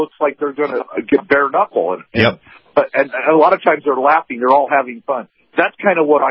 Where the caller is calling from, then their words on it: Lafayette, Indiana, United States; from Lafayette, Indiana.